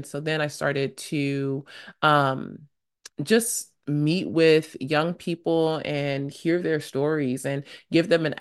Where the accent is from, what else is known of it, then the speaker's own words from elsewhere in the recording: United States; I've been told that it's very interesting that I would use the term African American because truly I'm American.